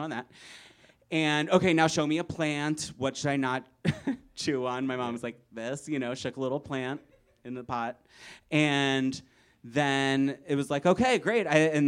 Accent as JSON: {"language": "English", "town": "Philadelphia", "region": "Pennsylvania", "country": "United States", "tie": "born or raised there", "said": "I grew up in Philadelphia."}